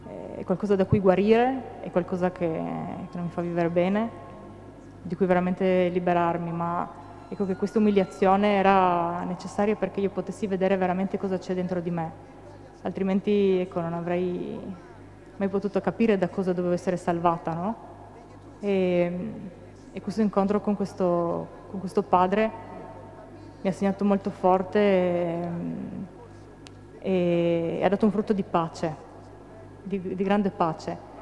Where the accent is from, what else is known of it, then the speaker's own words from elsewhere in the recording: Trieste, Friuli-Venezia Giulia, Italy; ho 38 anni, sono triestina